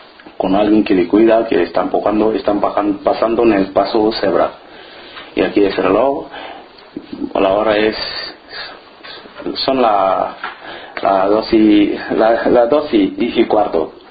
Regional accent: Senegal; Spanish is a second language; now in Spain; Aquí soy de Senegal. Vivo aquí desde hace 7 años.

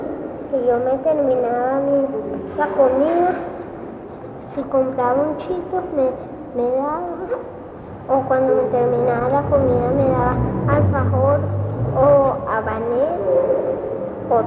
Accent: Caracas, Capital District, Venezuela; born there; Mis hermanos y yo somos los únicos que nacimos en Caracas, porque casi toda mi familia nació en Argentina

